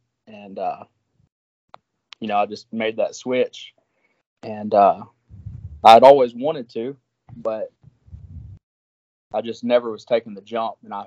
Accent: Weewahatchee, Florida, United States; I grew up in Florida, and I was about 6 years old. We moved to a little place called Weewahatchee, Florida, and it's a little one red light town.

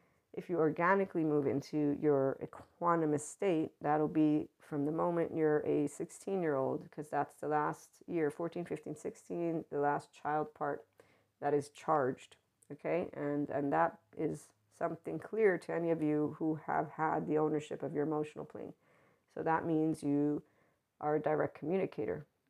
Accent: United States; he's a British Italian. I'm an American Italian.

